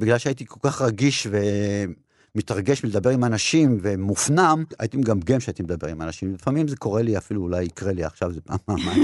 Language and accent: Hebrew; Jerusalem, Jerusalem District, Israel; גדלתי בירושלים, שירושלים הייתה בעיניי אז כמו מושב. היו שכונות של בתים